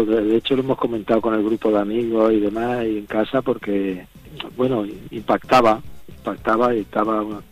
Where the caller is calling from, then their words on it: Barcelona, Catalonia, Spain; de Barcelona.